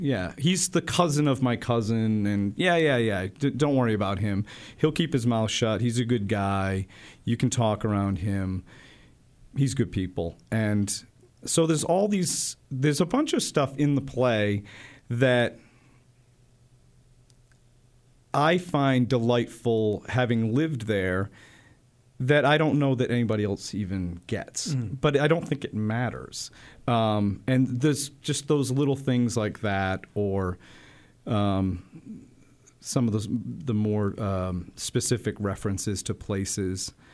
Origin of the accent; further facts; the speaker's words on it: Newport, Rhode Island, United States; I grew up in New England and around Newport, Rhode Island for quite some time, but I lived in Boston off and on for about 6 years.